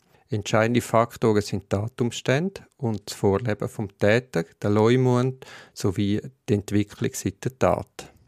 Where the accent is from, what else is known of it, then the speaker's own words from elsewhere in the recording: Switzerland; Noch einmal, als Frau, als Schweizerin und als Juristin bin ich mit dem Ergebnis nicht zufrieden.